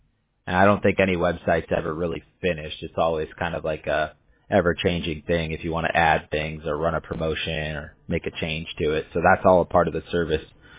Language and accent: English; California, United States; I'm a Chargers fan. I grew up in Southern California.